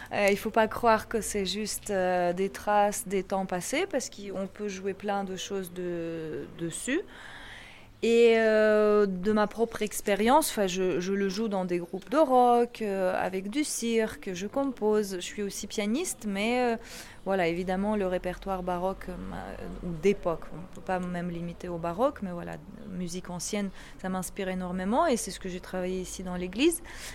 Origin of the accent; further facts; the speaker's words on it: Kyiv, Ukraine; French is a second language; now in Paris, France; je viens de Kiev, en Ukraine. D'ailleurs, en ukrainien, on dit Kyiv. Kiev, Kyiv. Je viens de Kyiv et ça fait 13 ans que j'habite à Paris.